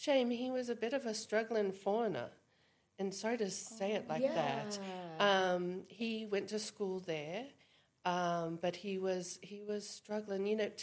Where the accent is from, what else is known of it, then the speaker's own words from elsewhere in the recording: North Carolina, United States; I was born in America. I was born in North Carolina, the mountains of North Carolina. I grew up on a farm in the States.